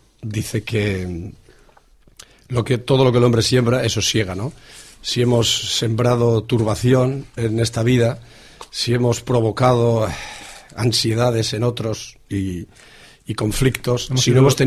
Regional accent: Castilla-La Mancha, Spain; yo soy de Castilla, cuando voy a Castilla, a mi tierra

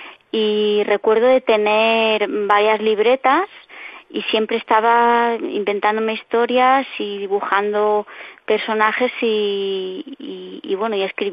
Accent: Barcelona, Catalonia, Spain; now in Palencia, Spain; Vivimos actualmente en Palencia, uh-huh. en Castilla y León, aunque somos de Barcelona.

